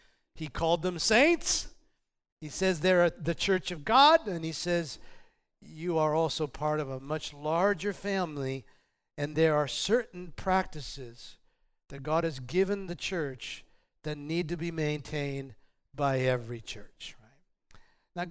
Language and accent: English; California, United States; And then we introduced ourselves from Northern California, you know.